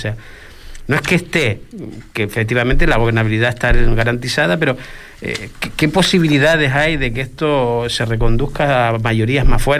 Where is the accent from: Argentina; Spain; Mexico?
Spain; Canary Islands